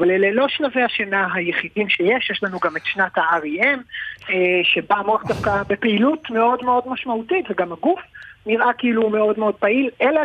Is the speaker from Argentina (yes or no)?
yes; Argentina; קודם כל, אני ארגנטינאי.